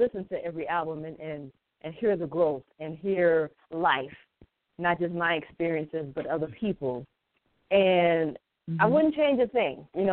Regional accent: South Carolina, United States; also born or lived in Atlanta / D.C. / Philly; Well, I am born and raised in South Carolina. I left for a little while, moved to Atlanta. I lived in D.C. I lived in Philly. But I'm actually back home, South Carolina, and I'm living by the water.

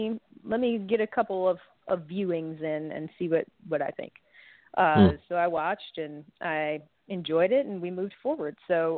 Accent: Michigan, United States; I went to University of Michigan. I'm from Michigan.

